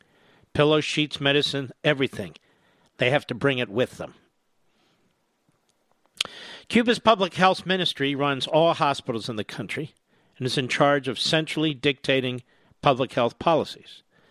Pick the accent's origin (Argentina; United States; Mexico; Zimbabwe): Argentina; accent: Argentinian; since my Argentinian accent would give me away the moment I said hello.